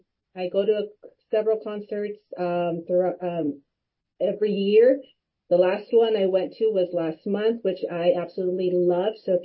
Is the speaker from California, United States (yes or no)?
yes; California, United States; I born and raised in Imperial County.